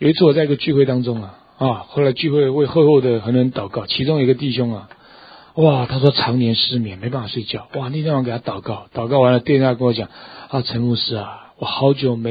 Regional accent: Taiwan; 我们台湾人喜欢问吃饱没有，是不是？

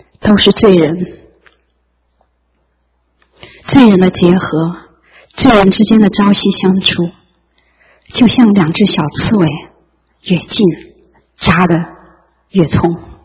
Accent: China; 我们都是大陆人，从小就受无神论的教育。

